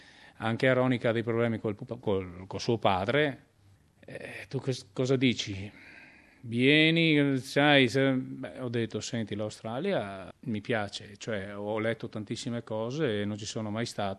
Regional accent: Castelfranco Veneto, Veneto, Italy; io ci abito a 80, neanche 80 km, sono di Castelfranco Veneto

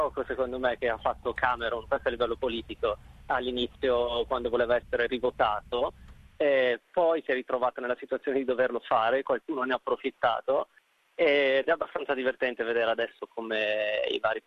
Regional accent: Milan, Lombardy, Italy; moved away as an adult; now in London, United Kingdom; ho 37 anni, sono originario di Milano, ma vivo a Londra da 10 anni ormai

